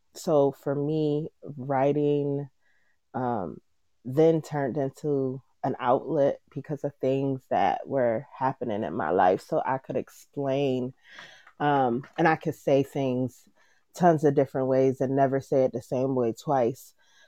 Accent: Rochester, New York, United States; I am from Rochester, New York. But my family can be traced to all over the world.

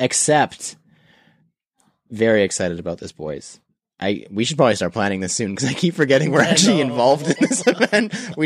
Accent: Toronto, Ontario, Canada; We are from Toronto. We're not going to say man's.

